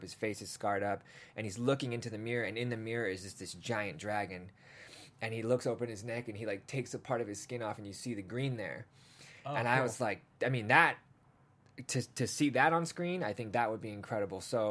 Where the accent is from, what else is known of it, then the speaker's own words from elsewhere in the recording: England, United Kingdom; born there; Listen, man, I was born in England, man. We just traveled around a lot.